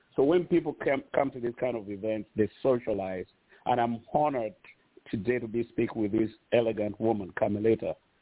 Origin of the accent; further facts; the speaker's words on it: London, United Kingdom; I didn't even know that at that time because I was from London. The slang here is different from London.